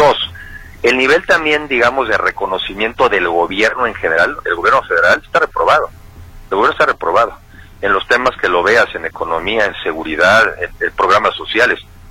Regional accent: Mexico; ¿Y qué nos toca a los mexicanos? Defenderlo, porque es defender nuestra opción como mexicanos a decidir nuestro destino.

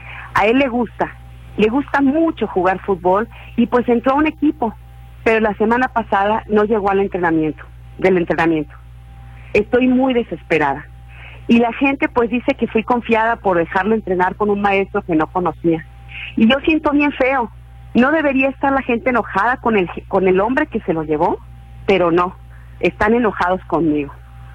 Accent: Honduras; moved away as an adult; now in Mexico; soy de Honduras. Llegué a México en 2012 con la caravana de madres centroamericanas.

